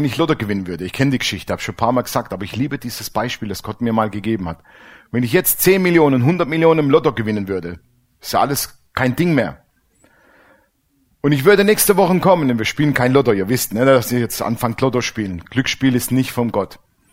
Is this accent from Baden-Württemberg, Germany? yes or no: yes; Baden-Württemberg, Germany; Ich komme ja ursprünglich aus dem Schwäbischen.